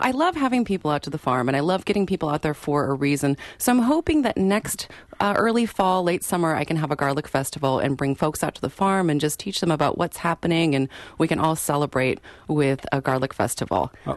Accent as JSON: {"language": "English", "region": "Washington", "country": "United States", "said": "I'm originally from Washington State."}